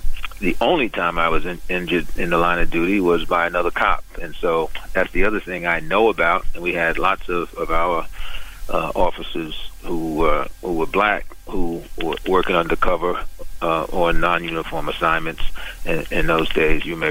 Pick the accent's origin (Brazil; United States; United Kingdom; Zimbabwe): United States; Brooklyn, New York; I grew up in Brooklyn in Bed-Stuy, and I didn't grow up wanting to be a cop.